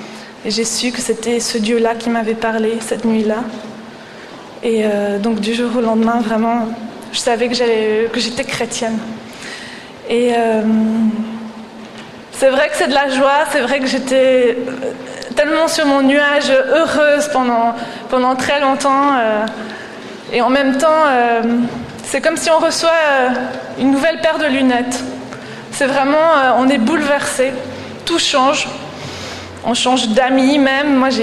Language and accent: French; Fribourg, Switzerland; Maintenant, je suis fribourgeoise.